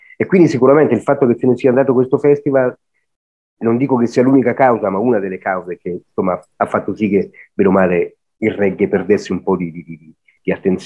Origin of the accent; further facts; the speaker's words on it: Piedmont, Italy; born there; Noi siamo nati in provincia di Torino, hai capito?